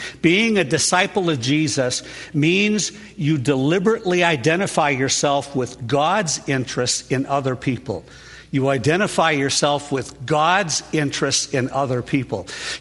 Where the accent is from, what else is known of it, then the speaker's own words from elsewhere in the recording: Chicago, Illinois, United States; I don't go hunting because I was raised in Chicago, and the only thing people hunt there is people.